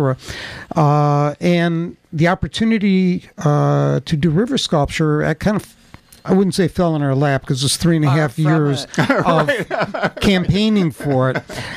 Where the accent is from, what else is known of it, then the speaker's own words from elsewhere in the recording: Cleveland, Ohio, United States; also born or lived in New York; we're from New York, and although I grew up in Cleveland